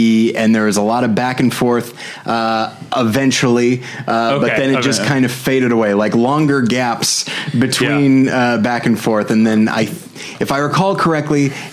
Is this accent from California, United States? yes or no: yes; California, United States; also born or lived in Denver / Missouri / Chicago; I was raised in California, so I'm used to of course, there are seasons, but it's not they're not as pronounced as when I lived in Denver, Missouri, or Chicago